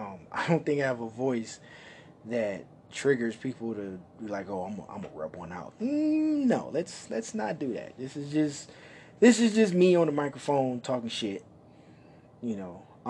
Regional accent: Detroit, Michigan, United States; I'm originally from Detroit. Women in Detroit don't necessarily have an accent, right?

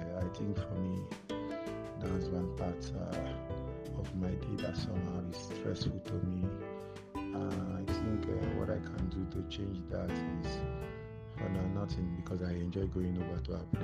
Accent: Nigeria; I'm from Nigeria.

